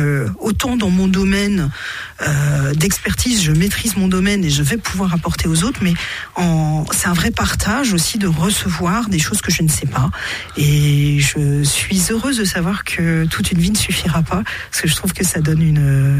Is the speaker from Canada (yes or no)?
no; Clermont-Ferrand, Auvergne-Rhône-Alpes, France; moved away as an adult; now in Nièvre, France; Non, moi je suis originaire de Clermont-Ferrand. J'ai grandi du côté de Gergovie, vers Saint-Gédorix.